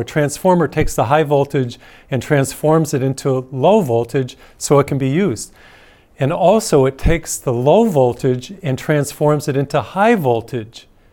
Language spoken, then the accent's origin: English; Massachusetts, United States; white middle class neighborhood growing up in Massachusetts.